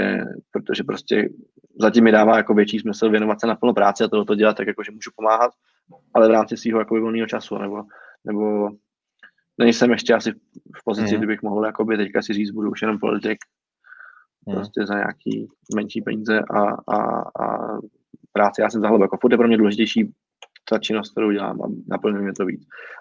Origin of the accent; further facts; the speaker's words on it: Prague, Czechia; Já jsem z Radotína, žiju tam od roku 98, moje máma se tam narodila, mám tam prostě dědu, který tam dělal v cementárně a pak na úřadě, moje teta tam dělá na úřadě a prostě jsme taková jakoby radotínská rodina.